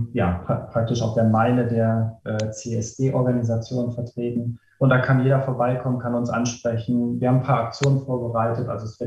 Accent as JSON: {"language": "German", "town": "Essen", "region": "North Rhine-Westphalia", "country": "Germany", "lives_now": "Wuppertal, Germany", "said": "ich bin eigentlich Essener. Ich bin aber viel in Wuppertal unterwegs, einmal beruflich und dann natürlich, weil ich bei meinem Mann zu Hause wohne oder mitwohne und das in Unterbarm."}